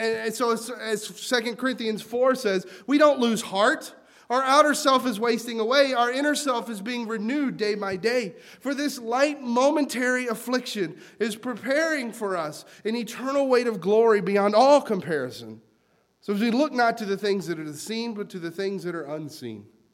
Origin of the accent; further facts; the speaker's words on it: North Carolina, United States; I grew up in North Carolina, and I worked on farms and stuff, and they would can vegetables.